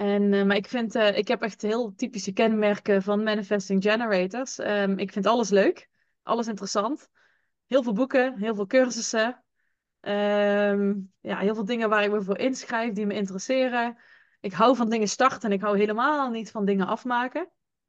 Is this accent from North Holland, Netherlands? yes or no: no; Limburg, Netherlands; accent: soft G; Zoals je kunt horen, kom ik uit Zuid-Limburg. Ik heb de zachte G nooit afgeleerd. En ik heb over de hele wereld gereisd en ben nu weer terug thuis.